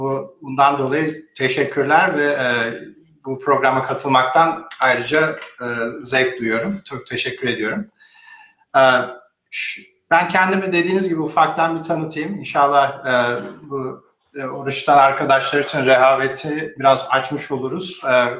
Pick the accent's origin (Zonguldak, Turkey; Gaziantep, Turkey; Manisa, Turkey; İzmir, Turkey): Zonguldak, Turkey; Karadeniz Ereğli; moved away as an adult; also born or lived in Istanbul; now in United States; Türkiye'de Karadeniz Ereğlisi'nde doğdum, büyüdüm.